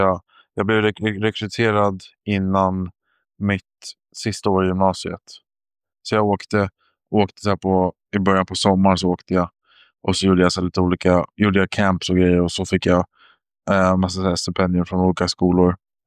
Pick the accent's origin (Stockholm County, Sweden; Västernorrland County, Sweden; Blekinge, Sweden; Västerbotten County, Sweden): Stockholm County, Sweden; Stockholm; now in United States; Jag är född och uppvuxen i Stockholm och spelade vanlig fotboll hela min uppväxt